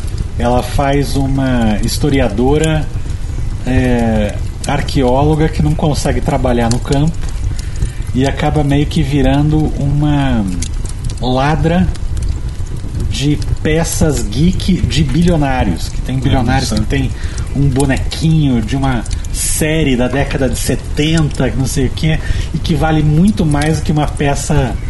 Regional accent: Curitiba, Paraná, Brazil; eu posso falar mal de Curitiba, porque eu sou curitibano de pai e mãe.

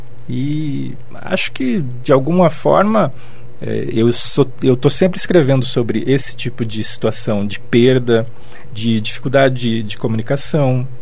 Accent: Reserva do Iguaçu, Paraná, Brazil; Eu sou de Reserva do Iguaçu, que é uma cidade no centro-sul do estado, e quando a gente vivia lá, não era nem município, né, era só uma vila.

